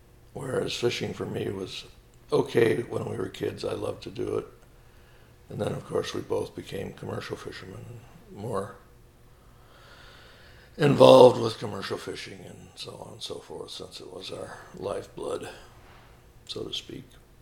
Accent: Wyoming, United States; And I had a great childhood growing up in Yellowstone.

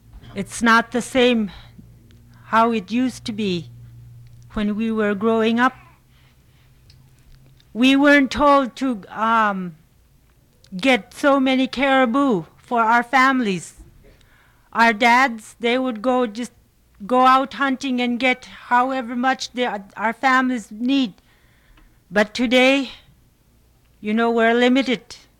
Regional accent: Shungnak, Alaska, United States; I'm from Shungnak.

